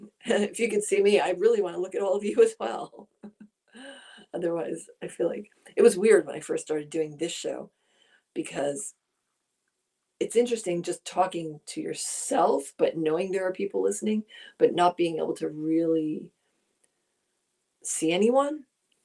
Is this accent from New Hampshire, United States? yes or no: no; New Jersey, United States; now in California, United States; … is from Jersey. I am from Jersey. … is from Jersey.